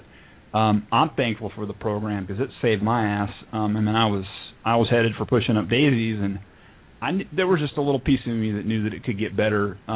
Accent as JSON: {"language": "English", "town": "San Diego", "region": "California", "country": "United States", "tie": "born or raised there", "said": "I grew up out in the San Diego area, but moved down here to be closer to family in 93 when I got out of the Navy down in Coronado."}